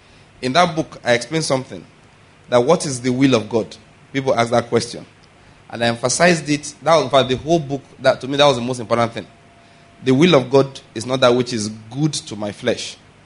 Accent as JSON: {"language": "English", "region": "Ondo", "country": "Nigeria", "tie": "born there", "also_born_or_lived": "Edo State / Taraba State / Lagos", "said": "I was born in Ondo State. Went to university in the Edo State, and then served in Taraba State."}